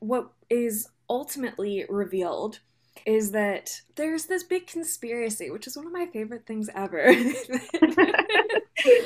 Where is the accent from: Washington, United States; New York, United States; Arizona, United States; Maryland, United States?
Maryland, United States; I went to the beaches in Delaware. I'm from Maryland, went there every once in a while